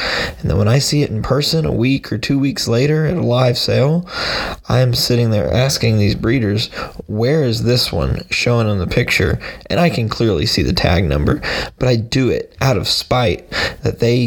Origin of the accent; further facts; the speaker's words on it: Bryan, Texas, United States; I'm 24 years old. I'm from Bryan, Texas. I've lived here my entire life.